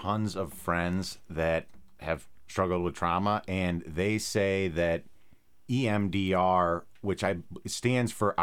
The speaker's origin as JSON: {"language": "English", "town": "St. Louis", "region": "Missouri", "country": "United States", "said": "You know, I'm from St. Louis. I've only lived out here for about 4 years."}